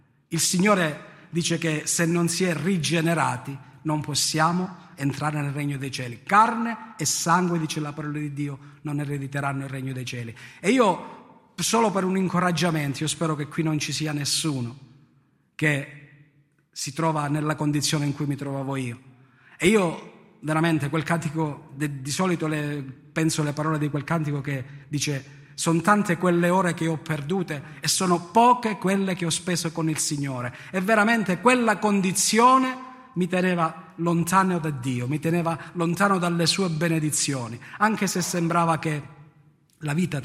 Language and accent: Italian; Africo, Calabria, Italy; now in Brancaleone, Italy; vengo da Africo, vivo a Brancaleone e faccio il pastore a Siderno e a Bovalino